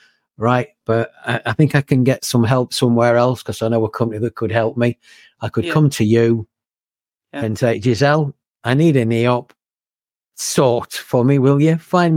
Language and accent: English; United Kingdom; being typically British